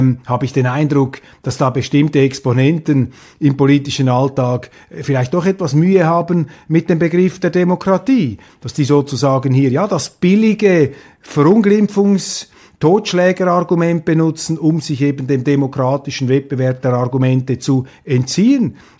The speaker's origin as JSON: {"language": "German", "country": "Switzerland", "said": "als Schweizer kann ich von außen nur sagen"}